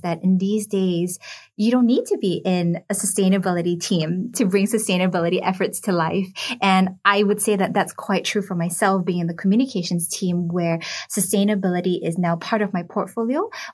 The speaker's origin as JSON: {"language": "English", "country": "Singapore", "said": "Stephanie, as a Singaporean, it always feels so nice when people talk about how beautiful our country is"}